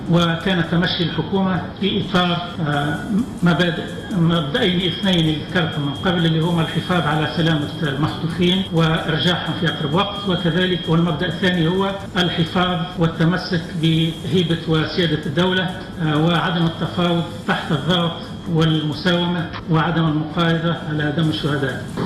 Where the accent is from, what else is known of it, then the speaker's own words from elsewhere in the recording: Tunisia; احنا كسلطات تونسية